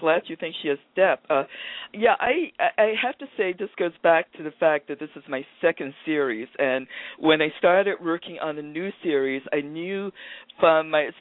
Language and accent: English; Danville, Virginia, United States; I actually started out writing nonfiction after finishing my dissertation about my hometown, Danville, Virginia, in the early 20th century.